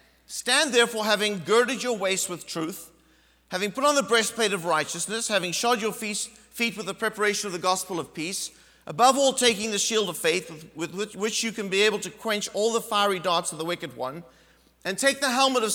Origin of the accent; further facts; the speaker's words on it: South Africa; Now, when I was a kid, I grew up in South Africa